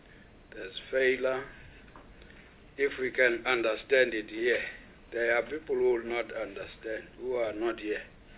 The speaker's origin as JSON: {"language": "English", "region": "Eastern Cape", "country": "South Africa", "said": "I come from the Eastern Cape"}